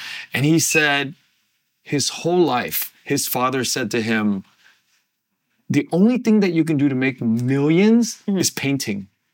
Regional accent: California, United States; You know, when you think about growing up in Orange County, you have two cultures. You have the Vietnamese culture and you have a very white culture.

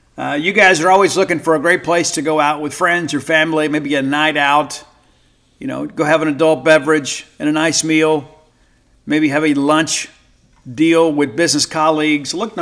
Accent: Mississippi, United States; But I always get mine dripped in ranch dressing because I am from South Mississippi.

